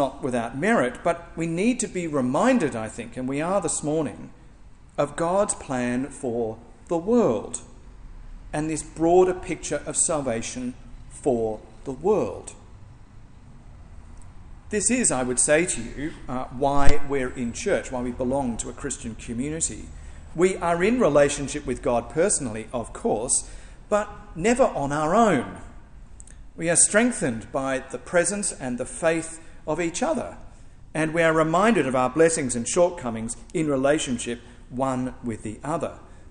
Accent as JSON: {"language": "English", "town": "Elstonwick", "region": "Yorkshire and the Humber", "country": "United Kingdom", "tie": "born or raised there", "said": "where I grew up in Elstonwick, there was a chap who had painted this on the side of his white van in black sort of handwritten letters"}